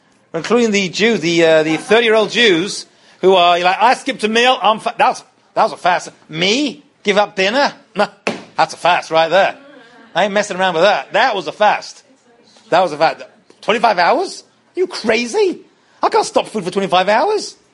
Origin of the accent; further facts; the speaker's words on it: England, United Kingdom; now in United States; I came from England, and like no one's Jewish.